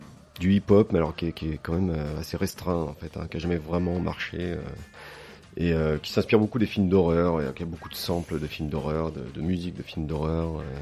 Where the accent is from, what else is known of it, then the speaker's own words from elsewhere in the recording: Chambéry, Auvergne-Rhône-Alpes, France; moved away as an adult; now in Saint-Étienne, France; Oui, je suis né à Chambéry, ouais. Et jusqu'à l'âge de 18 ans. Après, je suis parti très vite.